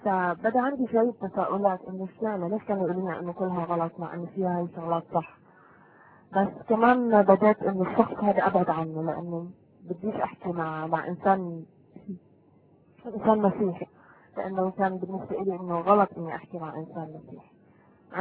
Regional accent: Palestine; يعني انا كفلسطينية استحالة اني احب مثلا

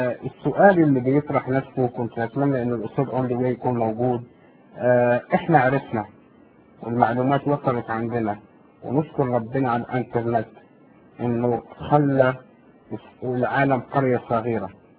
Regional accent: Morocco; صحيح انا مغربي

